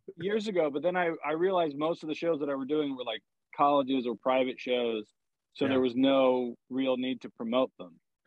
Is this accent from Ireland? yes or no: yes; Ireland; So like I'm very pale. I'm Irish.